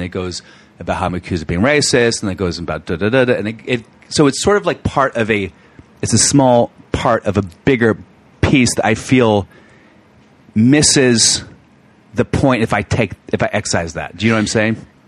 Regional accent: New Delhi, Delhi, India; I'm from New Delhi. I'm from India. People do not realize why my accent.

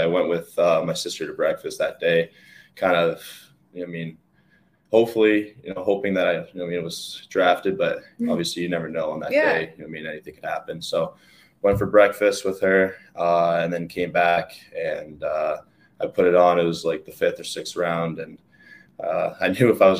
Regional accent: Windsor, Ontario, Canada; Growing up in Windsor, it's so close to Detroit and the history that they had in Detroit

